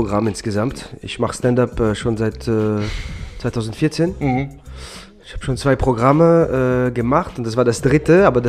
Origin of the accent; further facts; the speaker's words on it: Germany; now in Austria; Ich bin in Deutschland aufgewachsen teilweise. Ich lebe jetzt in Österreich.